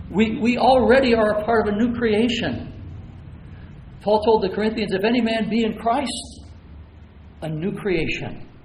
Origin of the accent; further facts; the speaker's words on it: United States; We enjoy such great freedoms in this country. I'm glad I'm an American.